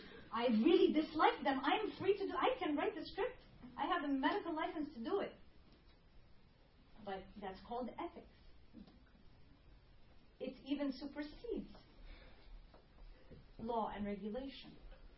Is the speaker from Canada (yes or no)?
no; Egypt; now in United States; Even though I am born Egyptian and I'm now American, I did not have free will to be born to a country. Maybe I wanted to be English or Finnish or Russian, but I was born Egyptian, right? Now, since I lived in Egypt and I grew up in that country